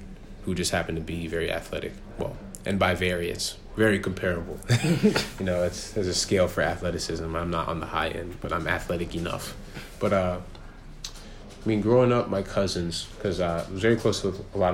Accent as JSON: {"language": "English", "region": "New York", "country": "United States", "tie": "born or raised there", "also_born_or_lived": "New Brunswick, New Jersey", "said": "I'm a first generation American. I was born in New Brunswick, New Jersey, but I've moved around a bunch. Just growing up, I've lived in upstate New York. I've lived in New York City and like in Manhattan. I lived in Flushing, Queens."}